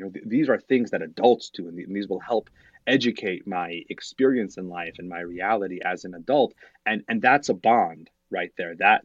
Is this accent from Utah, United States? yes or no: yes; Salt Lake City, Utah, United States; When I was growing up, I grew up in Salt Lake City.